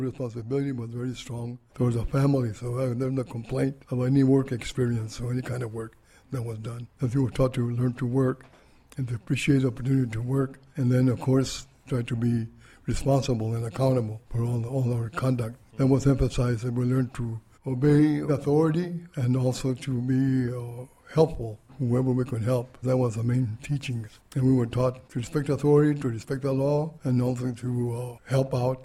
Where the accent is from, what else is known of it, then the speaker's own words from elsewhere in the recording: Madera, California, United States; now in Fresno, United States; I am the oldest. And we were raised in Madera, went to the schools in Madera, and then we moved to Fresno. My dad got a job here in Fresno, and then I went to work in the farms.